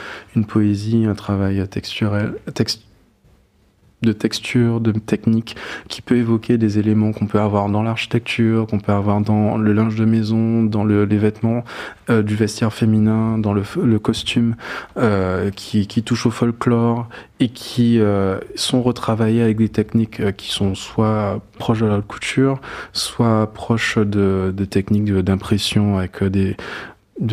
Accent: Guadeloupe, France; also born or lived in Paris; je suis né à Paris, mes parents ont vécu pendant 4 ans en France et je suis né sur la 3e année, et en gros on est retourné en Guadeloupe passé mes 1

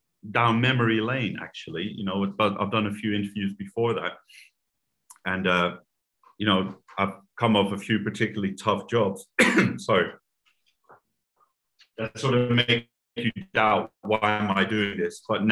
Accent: Netherlands; now in United States; I grew up in Holland, and there is no industry to speak of in what I do.

